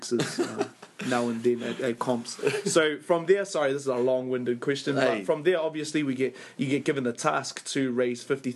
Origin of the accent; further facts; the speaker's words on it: Kelston, Auckland, New Zealand; So I was like, nah, man, you know, we're hard. We're from Kelston.